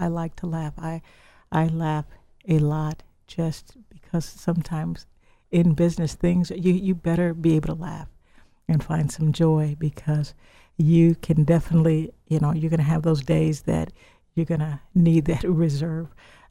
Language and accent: English; Illinois, United States; now I'm from Illinois, so they're investing in an area in Chicago that I know that has a higher crime rate